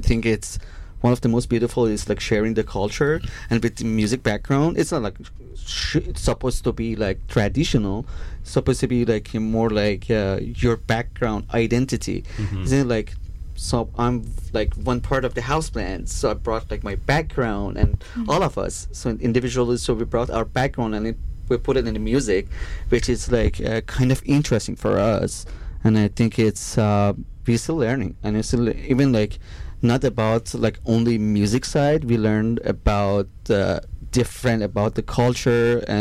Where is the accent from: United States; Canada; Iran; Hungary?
Iran; and so I'm from Iran